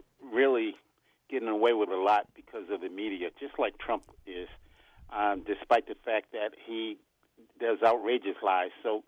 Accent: Upper Marlboro, Maryland, United States; from Upper Marlboro.

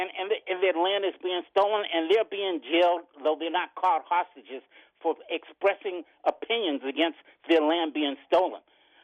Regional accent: Boston, Massachusetts, United States; because I'm from Boston

